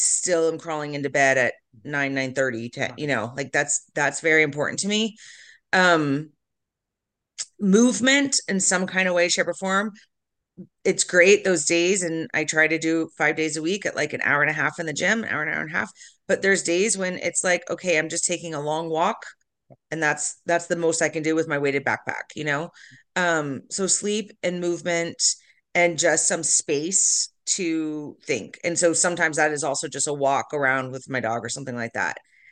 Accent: Florida, United States; Yeah, I grew up in Florida.

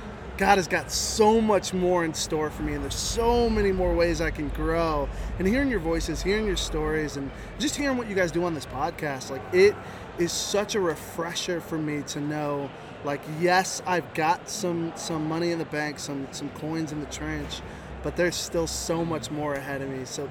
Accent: Kimberling City, Missouri, United States; I am from Kimberling City, Missouri. It's right there on beautiful Table Rock Lake.

